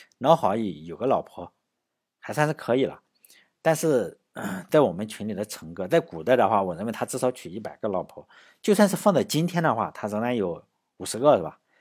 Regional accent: Laiwu, Shandong, China; 比如说我老家莱芜县有县志，我那时候因为老家嘛

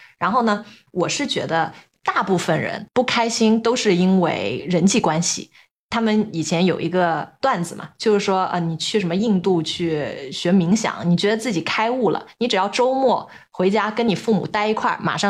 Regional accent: China; 我们中国人

